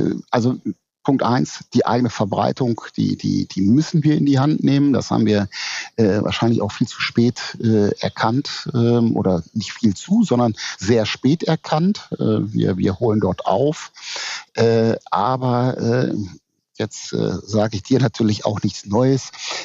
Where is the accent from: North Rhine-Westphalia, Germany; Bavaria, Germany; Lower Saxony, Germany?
Lower Saxony, Germany; Hanover; dann habe ich das als Hannoveraner ja schon schwer